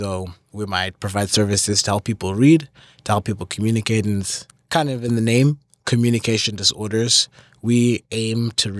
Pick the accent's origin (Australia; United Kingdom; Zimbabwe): Zimbabwe; now in United States; So I'm from Zimbabwe, which is a little country down in the southern part of Africa.